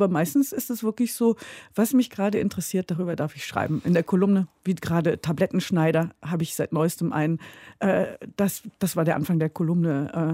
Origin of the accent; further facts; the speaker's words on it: Hesse, Germany; moved away as an adult; also born or lived in Munich / Saarland; now in Berlin, Germany; Ich bin sehr viel umgezogen. Ich bin in München geboren worden, in Hessen und im Saarland aufgewachsen und dann mit 19 nach Berlin gezogen. Also ich wohne seit fast 30 Jahren hier.